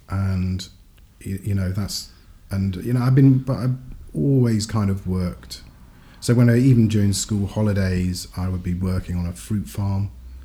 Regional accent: Nottingham, East Midlands, United Kingdom; also born or lived in Italy; So I was born in Italy, and then we travelled abroad, various different places, and then settled mainly in Nottingham.

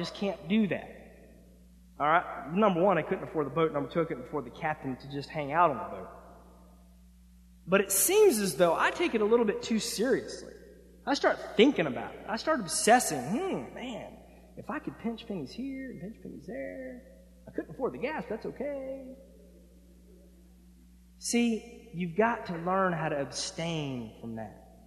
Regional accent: Palm Beach, Florida, United States; where I was raised in South Florida, and right there in Palm Beach, we used to go riding and looking at all this stuff.

